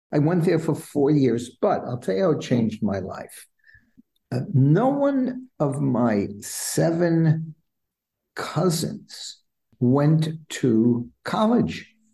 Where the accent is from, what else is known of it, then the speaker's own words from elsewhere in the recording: Bronx, New York, United States; I grew up in the Bronx, New York.